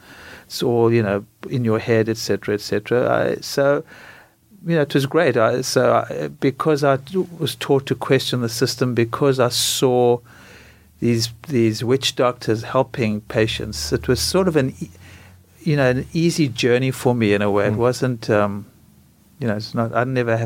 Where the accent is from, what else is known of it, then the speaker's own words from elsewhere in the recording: South Africa; growing up in South Africa